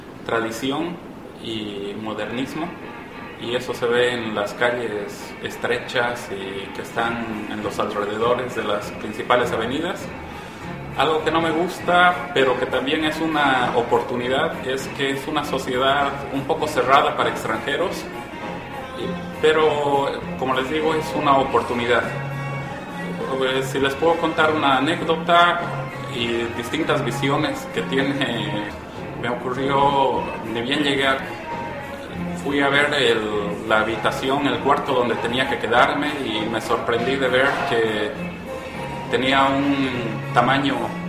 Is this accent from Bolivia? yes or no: yes; Bolivia; soy de Bolivia. He venido a hacer investigación en la universidad.